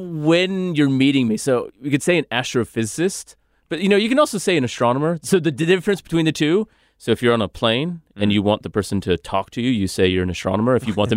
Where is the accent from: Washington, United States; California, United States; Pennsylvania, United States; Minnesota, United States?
California, United States; Yes, I am. Okay. So I'm from California.